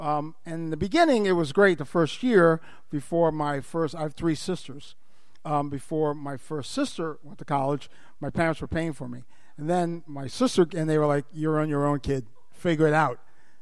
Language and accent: English; New York City, New York, United States; I was a kid growing up in New York City, in Queens.